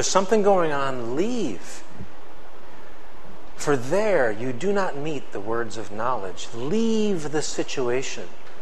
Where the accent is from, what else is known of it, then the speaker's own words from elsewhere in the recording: Connecticut, United States; When I grew up in Connecticut, and there was a guy who lived down the street from me.